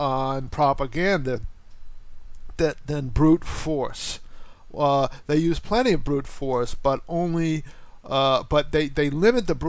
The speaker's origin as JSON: {"language": "English", "country": "United States", "said": "I'm not a Jewish American. I'm an American."}